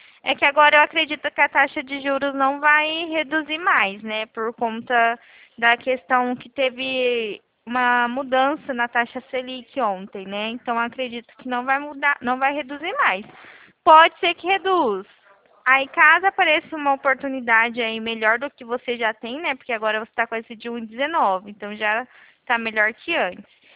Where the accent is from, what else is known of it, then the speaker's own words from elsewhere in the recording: Presidente Prudente, São Paulo, Brazil; sou de Prudente.